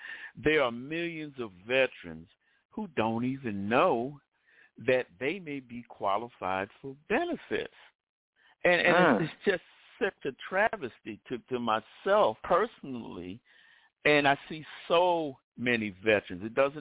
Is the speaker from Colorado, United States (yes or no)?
no; Maryland, United States; It is a pleasure to meet another person that's from Maryland. I'm actually from Maryland.